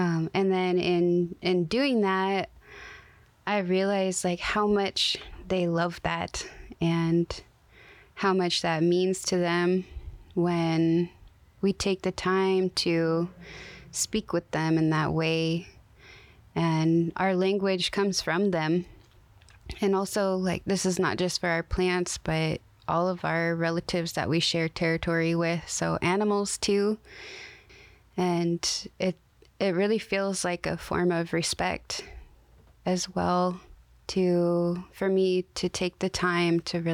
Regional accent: Seattle, Washington, United States; also born or lived in Ketchikan; now in Mount Vernon, United States; And I grew up mostly around the Seattle area and Ketchikan, and I've been living most currently in Swinomish territory, aka Mount Vernon.

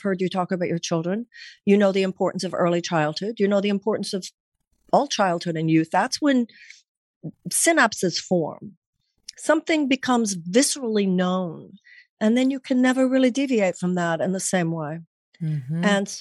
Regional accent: Houston, Texas, United States; Yeah, I'm from Houston. And when I get nervous or tired, it all comes out.

